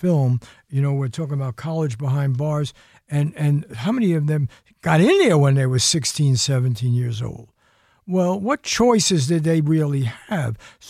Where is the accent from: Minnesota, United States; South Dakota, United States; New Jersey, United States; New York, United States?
New York, United States; Bronx; And I was a kid from the Bronx, close to where Colin Powell grew up in the Bronx.